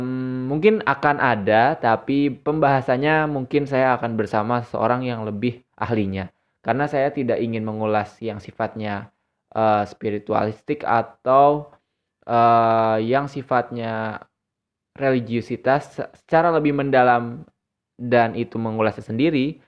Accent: West Java, Indonesia; Tapi saya lebih senang disebut Akang sebagai orang Sunda.

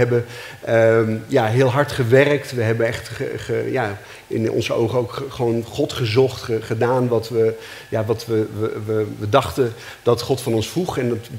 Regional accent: Germany; Ik ben opgegroeid in Duitsland.

